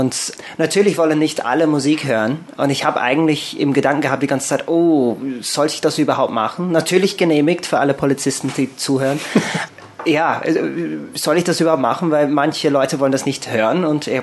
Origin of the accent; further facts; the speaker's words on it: England, United Kingdom; German is a second language; now in Austria; Ja, also ich bin Engländer